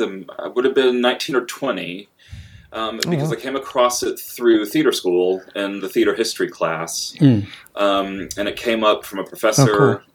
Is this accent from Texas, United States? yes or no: yes; Texas, United States; now in Portland, United States; Well, I've been in Portland, Oregon for quite some time, but I'm originally from Texas.